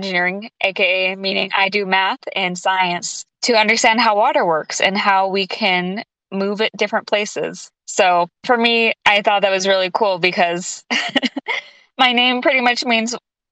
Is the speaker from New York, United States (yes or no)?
no; California, United States; Because I have these two names that are related to the water, and I grew up on the Klamath River, and even the word for my tribe, Yurok, translates to downriver person.